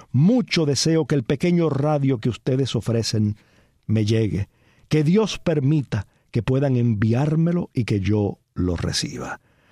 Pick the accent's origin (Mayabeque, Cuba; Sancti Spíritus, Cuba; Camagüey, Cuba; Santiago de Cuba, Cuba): Sancti Spíritus, Cuba; Cabaiguán; now in Holguín, Cuba; mis 80 años, para mi soledad, soy viudo, sin hijos, sin nietos. Soy de Cabaiguán y vine aquí, a Holguín, a casarme, donde enviudé y resido desde hace 57 años.